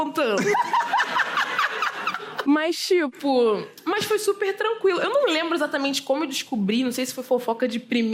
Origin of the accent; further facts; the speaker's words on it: Queimados, Rio de Janeiro, Brazil; Então, gente, eu sou de Queimados, né? Que foi campeão, líder aí de violência no Rio de Janeiro durante muitos anos.